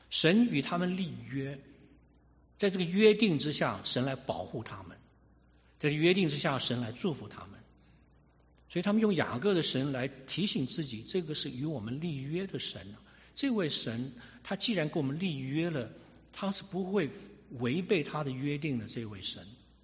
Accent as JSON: {"language": "Chinese", "country": "Taiwan", "said": "我们从台湾来的也很关心台湾的大选啊"}